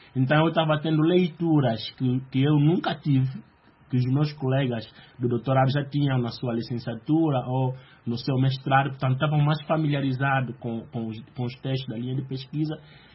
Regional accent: Angola; Que eu sou de Angola e sei o quanto a partilha de informação

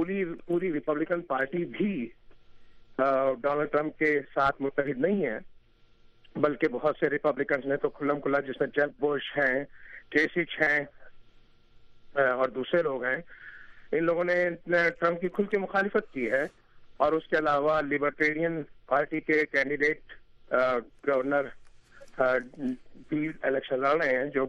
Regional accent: New York, United States; اس convention کے لیے میں فلاڈیلفیا آیا ہوا ہوں, ورنہ تو میں نیو یارک سے ہوں.

